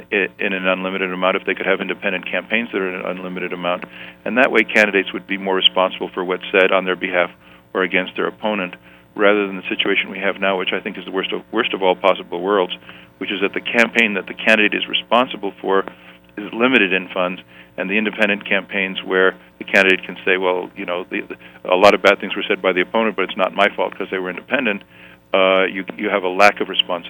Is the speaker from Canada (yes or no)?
yes; Canada; born there; Well, a lot of people don't know this, but I'm a naturalized citizen myself. I was born in Canada.